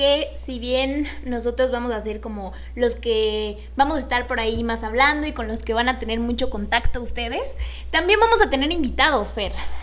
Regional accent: Salvatierra, Guanajuato, Mexico; now in Querétaro, Mexico; Yo soy originaria de Salvatierra, Guanajuato.

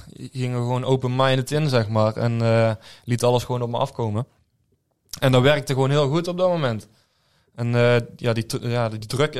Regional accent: Oss, North Brabant, Netherlands; now in Heesch, Netherlands; Ja, ik woon niet meer in Os, ik woon in Hees, maar ik kom uit Os.

